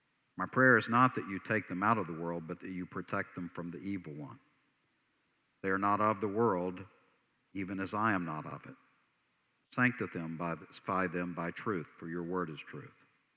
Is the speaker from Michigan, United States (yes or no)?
no; Texas, United States; You know, I'm a Texan because I'm from Texas, right?